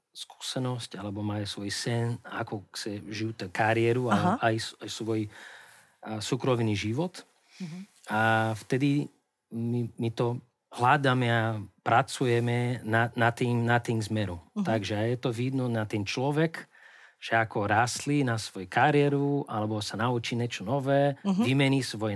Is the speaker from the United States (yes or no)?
no; Brazil; Slovak is a second language; keď hovorím, že som z Brazílie